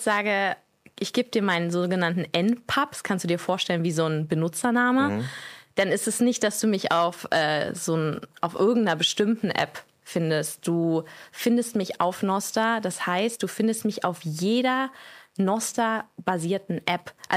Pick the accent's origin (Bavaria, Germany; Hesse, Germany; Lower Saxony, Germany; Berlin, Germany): Berlin, Germany; born there; aber gebürtige Berlinerin.